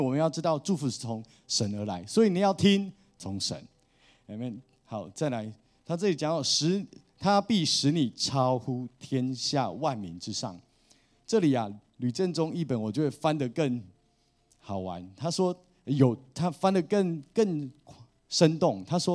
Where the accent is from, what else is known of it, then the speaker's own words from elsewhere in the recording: Taiwan; 就是像不像我们台湾人的想法